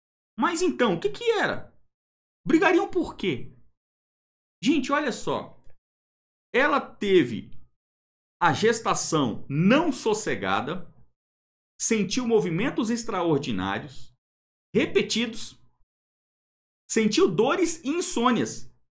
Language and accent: Portuguese; Minas Gerais, Brazil; porque eu sou mineiro, eu lembro como é que era na roça